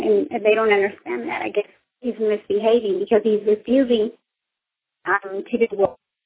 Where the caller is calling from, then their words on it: Dallas, Texas, United States; I'm calling from Dallas, Texas.